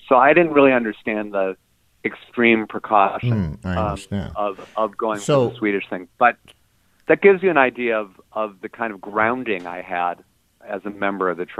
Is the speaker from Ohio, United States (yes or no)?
yes; Shaker Heights, Ohio, United States; we were growing up in Cleveland, Ohio, Shaker Heights, to be specific